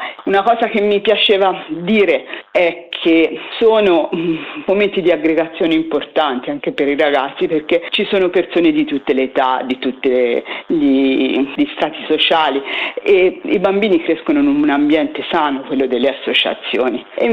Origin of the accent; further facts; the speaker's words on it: Bettolle, Tuscany, Italy; noi siamo di Bettolio, che è una piccola frazione del comune di Sinalunga.